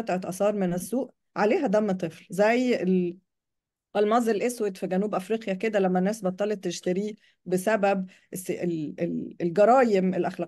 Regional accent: Egypt; فإحنا محتاجين إنه إحنا عندنا في مصر مثلا

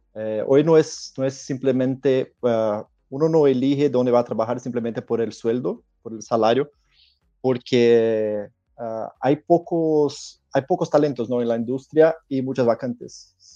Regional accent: São Paulo, Brazil; Spanish is a second language; moved away as an adult; Yo soy de São Paulo, Brasil. Ahora estoy pasado acá desde la pandemia, pero ya tuve experiencia de vivir en otros países, especialmente de Latinoamérica, Centroamérica y Sudamérica.

